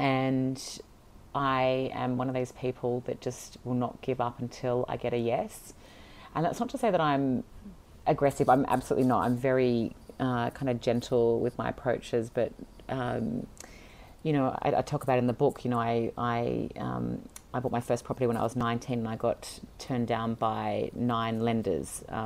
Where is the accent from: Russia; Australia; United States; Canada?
Australia; Sydney, New South Wales; I come from a very, very, very academic family. And, you know, I was born and raised in Sydney